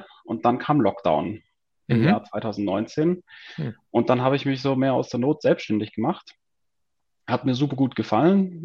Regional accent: Tübingen, Baden-Württemberg, Germany; moved away as an adult; now in Switzerland; Also ursprünglich bin ich aus Tübingen, war dann in Stuttgart 7 Jahre Anwalt, zwischendurch noch ein Jahr in den USA und dann hat es mich aus persönlichen Gründen in die Schweiz verschlagen

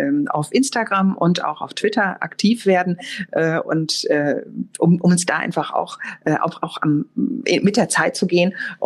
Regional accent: North Rhine-Westphalia, Germany; Ja, ich bin ja Ostwestfälin, lebe hier am Stadtrand von Bielefeld auf einem landwirtschaftlichen Betrieb, und wir haben einen Milchviehbetrieb

